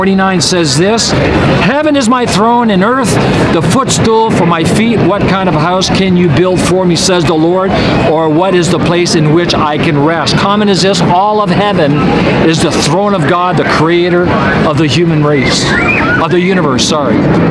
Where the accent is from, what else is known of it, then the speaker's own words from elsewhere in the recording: Canada; born there; Personally, I was born in Canada, me, myself, therefore having a Canadian citizenship